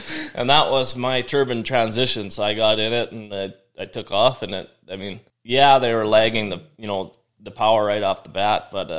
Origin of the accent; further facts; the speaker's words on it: Mayville, North Dakota, United States; Yeah, I'm from Mayville, North Dakota, I guess. No aviation background in the family, so I just basically crop duster woke me up every morning on the farm. Dad farms and stuff back home.